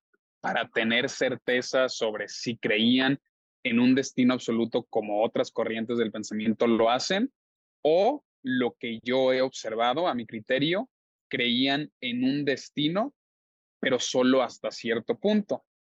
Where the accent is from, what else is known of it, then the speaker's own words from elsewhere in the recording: Mexico; por ejemplo, tú y yo siendo mexicanos